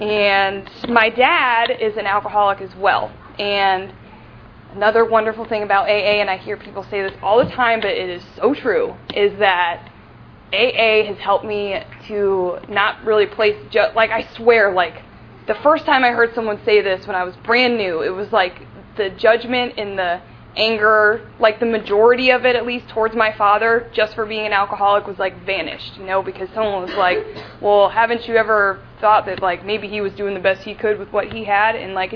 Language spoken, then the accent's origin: English; Detroit, Michigan, United States; born there; I was born in Detroit, and I have a wonderful mother and father, and I also have a little brother and sister